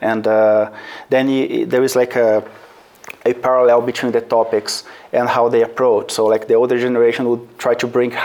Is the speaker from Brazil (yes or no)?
yes; Brazil; So I'm originally from Brazil.